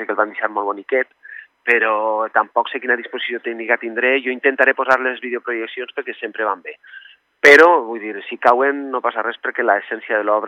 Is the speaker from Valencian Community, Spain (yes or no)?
yes; Vila-real, Valencian Community, Spain; en Via Real, en el meu poble natal.